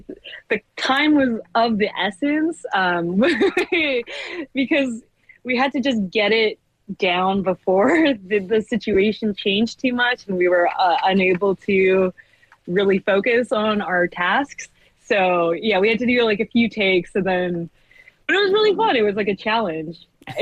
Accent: Alberta, Canada; I am not Francophone. I'm actually from Alberta. My French is atrocious

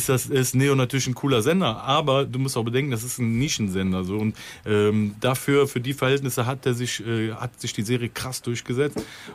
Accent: Cologne, North Rhine-Westphalia, Germany; weil es halt in Köln ist und meine Heimatstadt ist.

